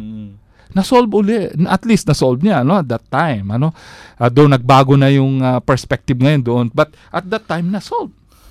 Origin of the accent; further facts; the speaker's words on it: Ilocos Region, Philippines; Sorry, Ilocano ako.